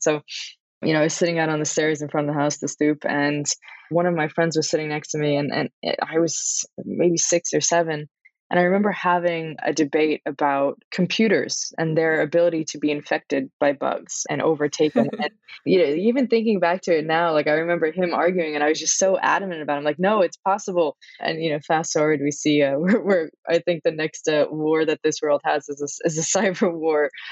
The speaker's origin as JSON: {"language": "English", "town": "Brooklyn", "region": "New York", "country": "United States", "tie": "born or raised there", "said": "I was born and raised in New York, in Brooklyn. I was raised by my grandparents"}